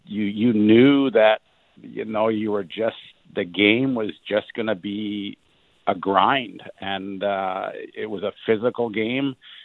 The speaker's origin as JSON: {"language": "English", "town": "Vancouver", "region": "British Columbia", "country": "Canada", "tie": "born or raised there", "said": "I personally love coming back to Vancouver. It wasn't a rivalry. It wasn't anything. I just liked playing in my hometown."}